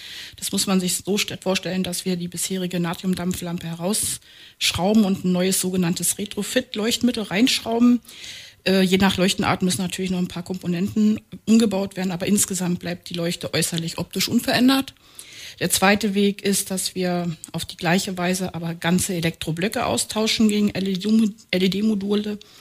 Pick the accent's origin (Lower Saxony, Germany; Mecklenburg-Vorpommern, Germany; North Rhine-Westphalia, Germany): Mecklenburg-Vorpommern, Germany; now in Potsdam, Germany; Geboren und aufgewachsen bin ich im schönen Mecklenburg und danach meinem Mann, der ist ein gebürtiger Babelsberger, in seine Heimatstadt gefolgt.